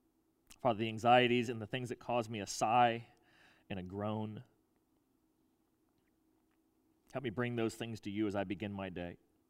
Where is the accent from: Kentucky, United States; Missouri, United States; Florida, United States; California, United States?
Florida, United States; I grew up in Florida, though, and the trails I would mark, you know, hike as a kid, there'd be like an orange spray paint dot on a tree.